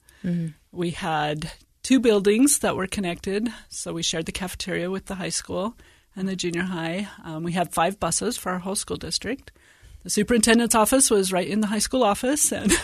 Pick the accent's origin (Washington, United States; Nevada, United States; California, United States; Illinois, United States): Washington, United States; also born or lived in Virginia; And so I was born in Virginia and spent my elementary and junior high years in rural northeastern Washington, about 60 miles north of Spokane, about 40 miles south of the Canadian border.